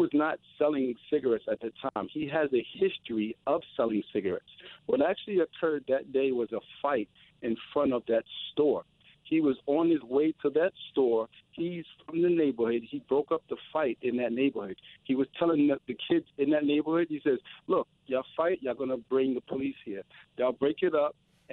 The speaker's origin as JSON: {"language": "English", "region": "New York", "country": "United States", "tie": "born or raised there", "said": "I was born and raised in New York"}